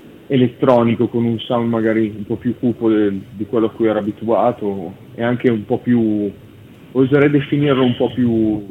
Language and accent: Italian; Lodi, Lombardy, Italy; Io sono di Lodi, di Lodi, a poca distanza da Milano, diciamo.